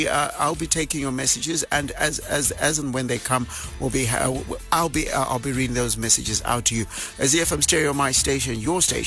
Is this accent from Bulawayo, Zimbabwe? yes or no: yes; Bulawayo, Zimbabwe; now in Harare, Zimbabwe; Bulawayo, my hometown, 106.7, and we're broadcasting out of Harare